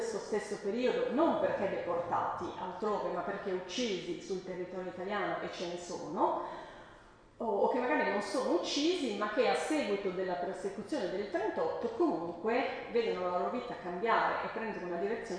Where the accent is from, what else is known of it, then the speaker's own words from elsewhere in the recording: Novara, Piedmont, Italy; della zona di Novara, da dove vengo io